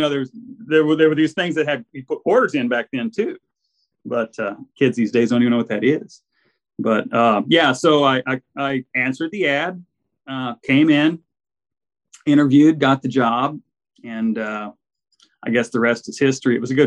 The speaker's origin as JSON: {"language": "English", "town": "Arlington", "region": "Texas", "country": "United States", "tie": "born or raised there", "said": "so I grew up in Arlington, Texas, and I was always a gearhead up there."}